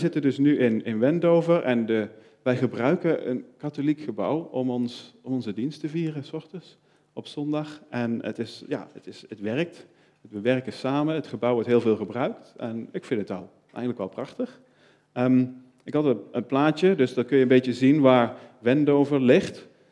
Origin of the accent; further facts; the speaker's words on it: Beneden-Leeuwen, Gelderland, Netherlands; En ik ben dus opgegroeid in Beneden Leeuwen, dat is dus aan de andere kant van de Waal.